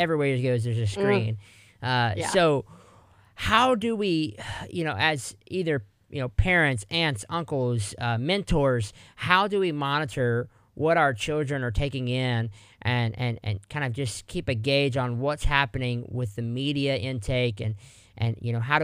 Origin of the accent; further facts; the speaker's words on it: Louisiana, United States; But, you know, even in Louisiana, man, I didn't really fit in. I'll just say that, you know, especially my hometown.